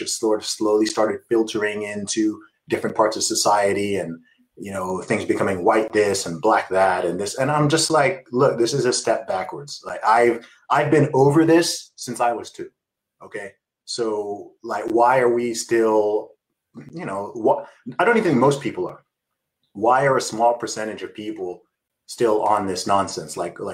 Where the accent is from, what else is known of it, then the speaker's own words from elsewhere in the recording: Saudi Arabia; I mean, I grew up in Saudi Arabia.